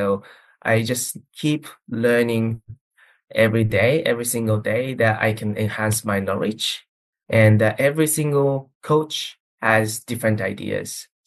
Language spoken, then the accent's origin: English; Tokyo, Japan; English is a second language; I was born in Tokyo, grew up in Tokyo.